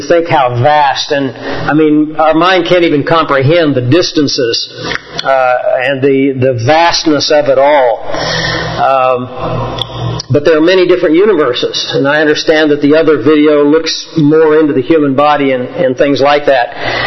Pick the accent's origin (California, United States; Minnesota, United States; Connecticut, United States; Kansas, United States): Kansas, United States; I slept out under the stars every night when I was growing up in Kansas.